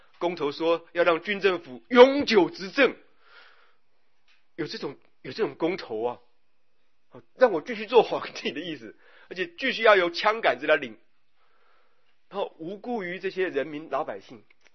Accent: Taiwan

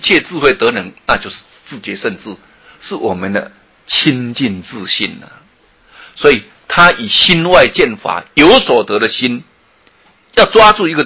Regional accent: Taiwan; 就像我们台湾话所说的欢迎茶家就找

